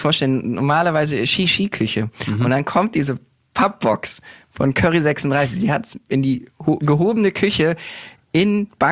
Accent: Berlin, Germany; Ich komme aus Berlin, ja.

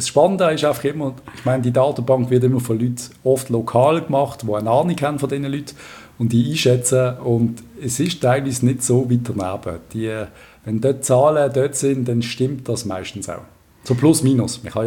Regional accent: Switzerland; Als Schweizer ist es, glaube ich, wirklich hart.

